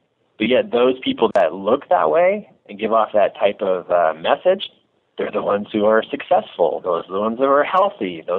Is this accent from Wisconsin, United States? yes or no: no; Lander, Wyoming, United States; Okay, so here I am from Lander, Wyoming, and I love the cowboy world because it's just simple phrases.